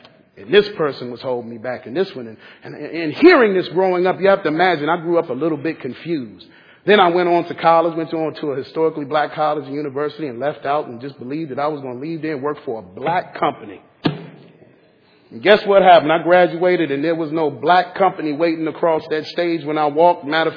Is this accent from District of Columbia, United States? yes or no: yes; Washington, District of Columbia, United States; I grew up in Washington, D.C., grew up in Southeast Washington, born and raised. Holla. Born and raised.